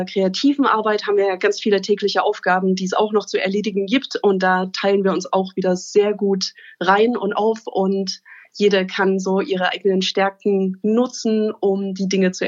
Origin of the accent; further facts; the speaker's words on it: Leipzig, Saxony, Germany; born there; also born or lived in London, United Kingdom; gebürtige Leipzigerin